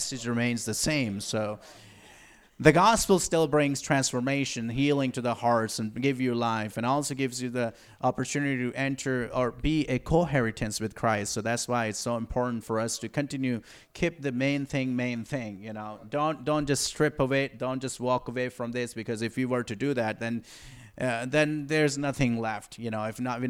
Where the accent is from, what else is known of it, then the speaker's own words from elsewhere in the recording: Pakistan; now in New York, United States; So overall, I was born and raised in Pakistan